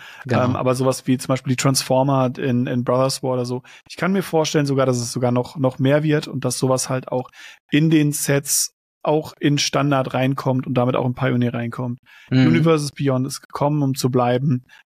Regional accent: Baden-Württemberg, Germany; Ich komme aus dem Schwarzwald von unten, aus dem Süddeutschland ursprünglich. Und wir waren sehr nah an der französischen Grenze

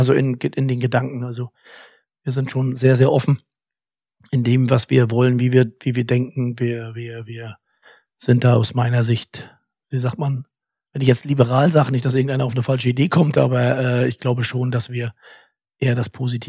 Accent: East Germany, Germany; ich bin in der DDR aufgewachsen und die Wende kam 89. Da war ich sehr jung.

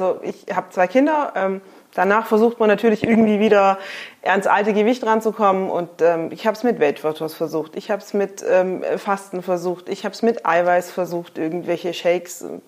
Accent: Stuttgart, Baden-Württemberg, Germany; ich komme aus Stuttgart, ich bin 42 Jahre alt und bin selbstständig.

